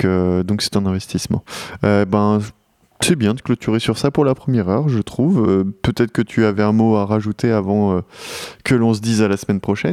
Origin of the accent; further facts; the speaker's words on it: Belgium; c'est peut-être parce qu'on est belge